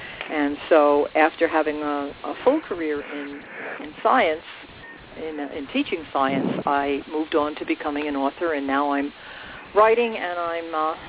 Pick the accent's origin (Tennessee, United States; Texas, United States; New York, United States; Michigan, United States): New York, United States; New York City; I was born in New York City, in Queens, which is on Long Island. Long Island is that little island that kind of sticks out from New York into the ocean. I've never left Long Island.